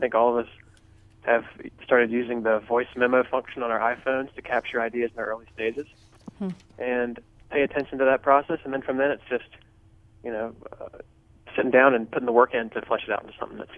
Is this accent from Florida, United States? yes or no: no; North Carolina, United States; We're all from Chapel Hill. We all met in Chapel Hill, but we're all from different parts of North Carolina.